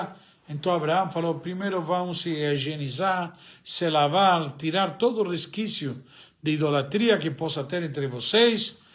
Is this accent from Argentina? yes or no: yes; Argentina; accent: Argentine; Portuguese is a second language; now in Brazil; eu não perco meu sotaque de argentino. Mas estou aqui e vou falar em português com todo mundo.